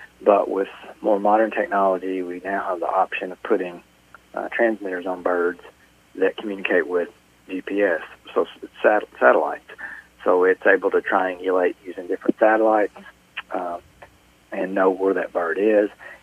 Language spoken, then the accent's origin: English; Tennessee, United States; I grew up in Middle Tennessee in a very rural area. A lot of timber industry there and also row crop and beef cattle and historically dairy.